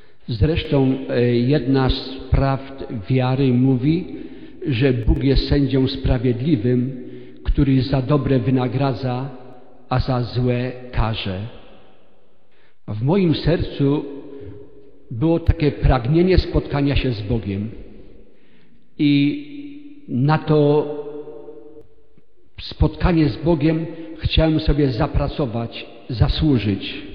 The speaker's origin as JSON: {"language": "Polish", "town": "Rozdrażew", "region": "Greater Poland Voivodeship", "country": "Poland", "said": "jestem z Rozdrażewa. Urodziłem się w rodzinie praktykujących katolików."}